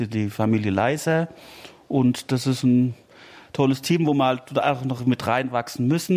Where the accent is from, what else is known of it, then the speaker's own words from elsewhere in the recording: Schaafheim, Hesse, Germany; Ich komme aus Schafheim, das ist Nähe Aschaffenburg, das kennen viele.